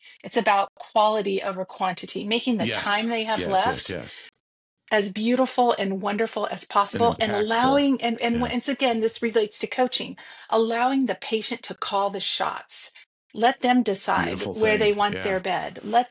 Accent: Illinois, United States; Okay. So I grew up in Central Illinois. And I was thinking about this. My dad was the music teacher at school, so he actually taught choir.

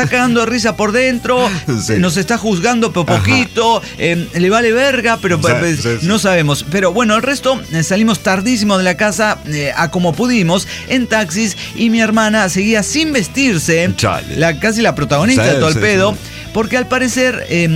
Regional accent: Mexico; Y como buenos mexicanos, se nos hizo bien tarde.

